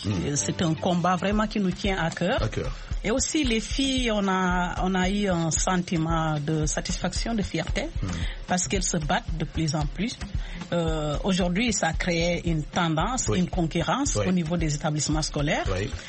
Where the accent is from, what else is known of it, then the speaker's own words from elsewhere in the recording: Senegal; moved away; Sénégalais, voilà, qu'on a laissé chez nous, au Sénégal avant de venir ici.